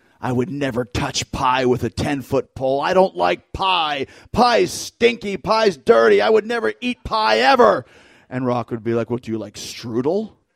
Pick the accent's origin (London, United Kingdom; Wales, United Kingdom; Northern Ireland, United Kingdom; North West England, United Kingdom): Wales, United Kingdom; accent: Welsh; It's my Welsh accent for you.